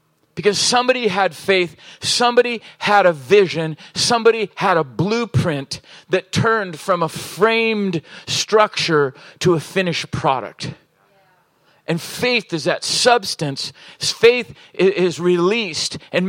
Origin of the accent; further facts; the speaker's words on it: Oceanside, California, United States; also born or lived in Virginia; I mean, I grew up in Oceanside and it's like, these people are, they're interesting. I'm sorry from the East Coast, but I was actually born in Virginia